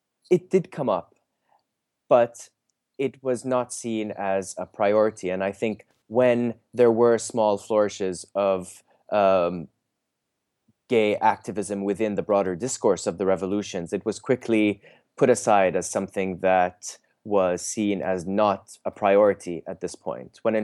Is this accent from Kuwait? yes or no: yes; Kuwait; also born or lived in Jordan; I mean, so I grew up in Kuwait and Jordan, and I spend a lot of time in Lebanon because my father is Lebanese.